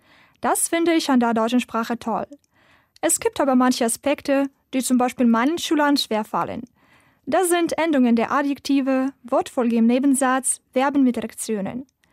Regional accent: Odesa, Odesa Oblast, Ukraine; ich komme aus der Ukraine. Und zwar aus der wunderschönen Stadt, die am Schwarzen Meer liegt, aus Odessa. Ich bin im Jahre 1990 geboren

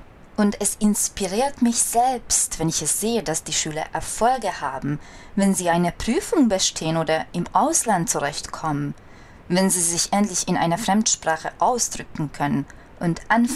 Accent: Budapest, Hungary; German is a second language; moved away as an adult; now in Germany; Ich komme aus Budapest, aus Ungarn. Aber seit ein paar Jahren lebe ich mit meiner Familie in Deutschland, in Rheinland-Pfalz.

